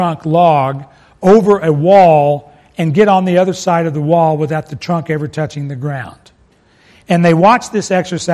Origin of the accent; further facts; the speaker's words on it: Arkansas, United States; no offense to Division II, I'm from Arkansas